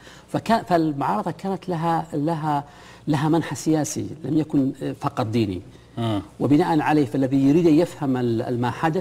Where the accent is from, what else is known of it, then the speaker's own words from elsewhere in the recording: Saudi Arabia; لأنه عندنا في السعودية ظاهرة يعني تحتاج إلى دراسة العلوم الاجتماعية